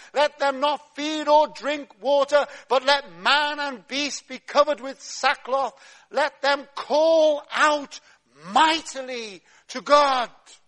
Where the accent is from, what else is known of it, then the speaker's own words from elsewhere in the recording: United Kingdom; I know we're British and middle class, so we don't say amen.